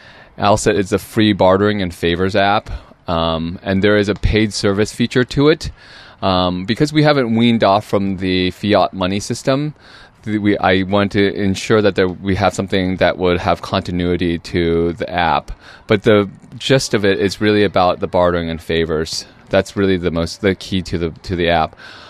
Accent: Ventura, California, United States; I grew up in Ventura, which is a little small beach provincial city. It's gorgeous, great little beach bedroom community.

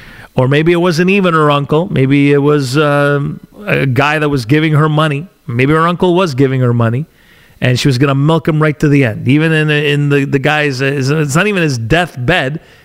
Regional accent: Montreal, Quebec, Canada; And, you know, I'm from Montreal too, and you're not going to pull a quick one over me. It's like, I'm like one of you, and we're good, okay?

